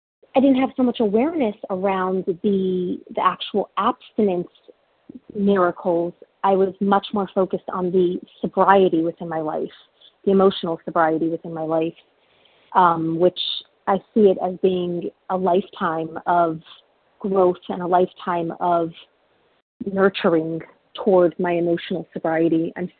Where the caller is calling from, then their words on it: Florida, United States; I'm calling from South Florida.